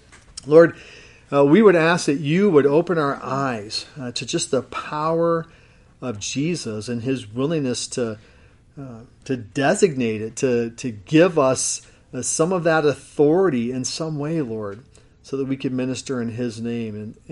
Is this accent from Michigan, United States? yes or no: no; New York, United States; You know, as many of you knew, I grew up in Western New York. Now, I have been places before. When you say you're from New York, people automatically think New York City.